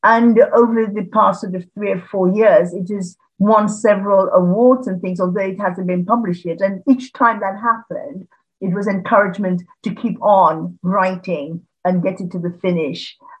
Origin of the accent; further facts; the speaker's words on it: Sierra Leone; also born or lived in England; I was born in England and then went home to Sierra Leone in West Africa with my parents when I was about four. And of course, I was born quite a few years ago.